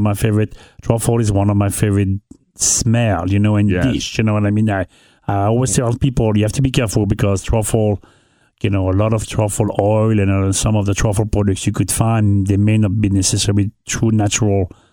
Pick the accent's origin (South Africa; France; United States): France; northern France; But, you know, it's the same thing in France. I mean, I grew up in North of France. My mom never cooked with olive oil.